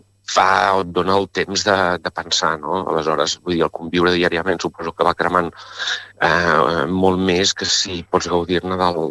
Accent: Palafrugell, Catalonia, Spain; Sí, jo sóc de Palafrugell i tinc residència a Palafrugell, però el meu estudi està a Barcelona.

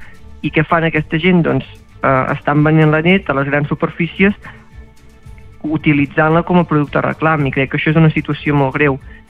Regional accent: Parlavà, Catalonia, Spain; jo sóc de Parlavà, que és un poble mig al Baix Empordà. Tinc 18 anys. En la casa tenim vaques de net

